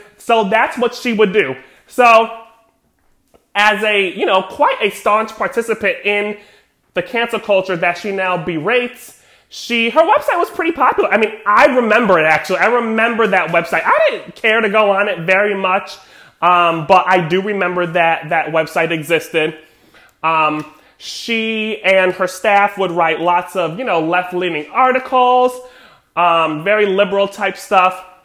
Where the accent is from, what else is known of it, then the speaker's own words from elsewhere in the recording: Connecticut, United States; I'm from Connecticut. It came on, you know, local news.